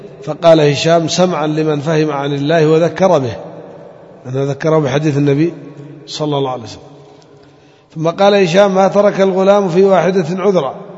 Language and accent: Arabic; Yemen; وبالذات عندنا في اليمن بعضهم يعرف يأكل قات